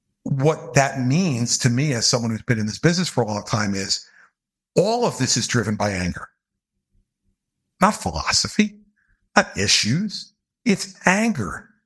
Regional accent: New Jersey, United States; because I'm a Republican from New Jersey, which means like you're an endangered species from the minute you wake up in the morning.

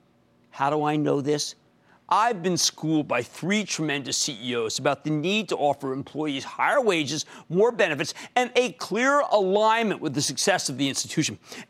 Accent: Pennsylvania, United States; I want to go to Bob in my home state of Pennsylvania.

